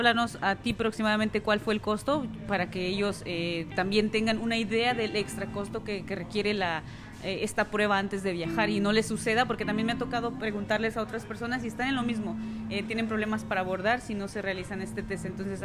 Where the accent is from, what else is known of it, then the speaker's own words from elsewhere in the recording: Mexico; como mexicanos tenemos pues la mayoría de visas on arrive en los aeropuertos